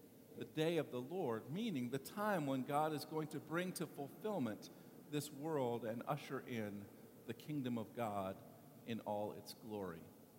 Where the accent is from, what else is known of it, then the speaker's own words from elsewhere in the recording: California, United States; I was particularly moved, being a Californian, at the images of the horrific, destructive wildfires